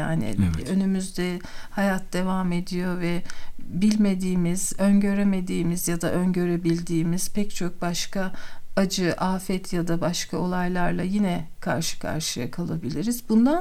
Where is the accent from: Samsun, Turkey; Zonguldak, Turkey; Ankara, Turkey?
Zonguldak, Turkey; Ben bir Zonguldaklı olarak mesela çok dikkatimi çeken bir durum.